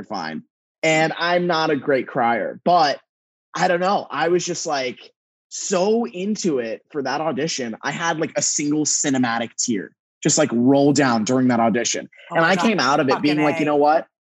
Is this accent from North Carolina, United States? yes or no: no; Texas, United States; And I was like, oh yeah, my horse is parked outside. I'm from Texas.